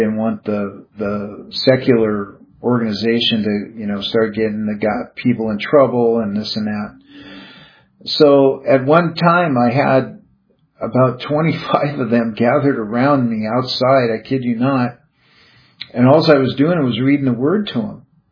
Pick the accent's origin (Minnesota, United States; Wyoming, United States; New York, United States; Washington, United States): Washington, United States; Everett; It was located in Everett, Washington, my hometown.